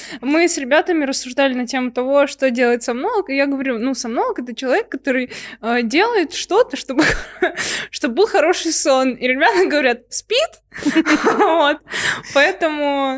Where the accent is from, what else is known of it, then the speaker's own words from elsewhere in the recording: Belarus; Если кто не знал, я из Беларуси